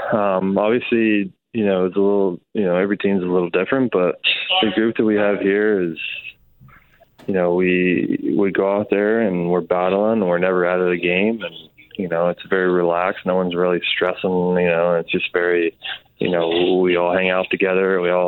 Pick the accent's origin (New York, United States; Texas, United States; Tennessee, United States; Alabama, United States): Tennessee, United States; Memphis; I grew up in Memphis, Tennessee, and Cardinals were right there.